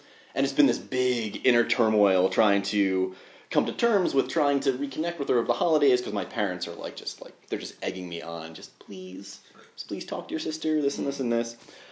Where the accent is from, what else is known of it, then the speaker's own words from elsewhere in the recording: Elizabeth, New Jersey, United States; I grew up in Elizabeth, so it's a pretty urban district right near Newark, New Jersey.